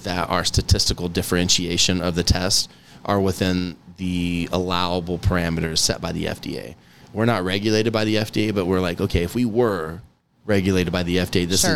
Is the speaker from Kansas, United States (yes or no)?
yes; Kansas, United States; you know, Kansas is my home state, and we put together a powerhouse in Kansas.